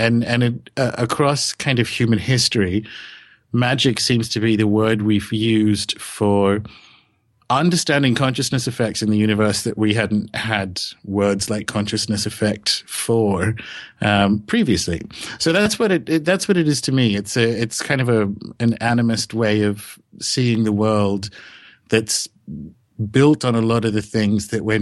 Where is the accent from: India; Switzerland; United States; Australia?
Australia; also born or lived in New Zealand; now in London, United Kingdom; I live in London, but I'm Australian born and raised, and I've lived a bunch of places. I've moved to New Zealand after working a bit in the music industry in Sydney, and I was there for about 7 years